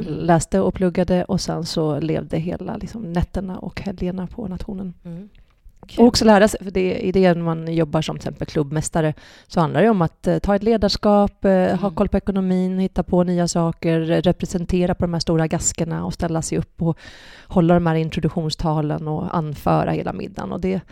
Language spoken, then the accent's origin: Swedish; Katrineholm, Södermanland, Sweden; Liten i Katrineholm så tror inte jag hade så himla mycket drömmar faktiskt, ärligt talat.